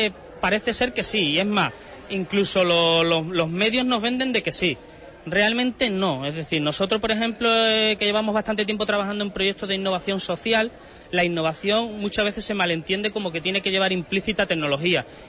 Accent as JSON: {"language": "Spanish", "town": "Bollullos Par del Condado", "region": "Andalusia", "country": "Spain", "also_born_or_lived": "Huelva", "lives_now": "Seville, Spain", "said": "Yo, por ejemplo, soy de Bolludos del Condado, viví en Huelva, estudié en la Universidad de Huelva, trabajé en la Universidad de Huelva, ahora vivo en Sevilla, he estado en Praga, en Alemania, he estado en bastantes sitios"}